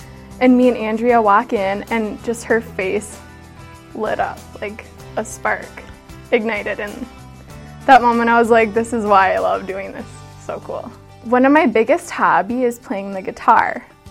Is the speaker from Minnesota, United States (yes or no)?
yes; Burnsville, Minnesota, United States; I am from Burnsville, and this is my second year on the team.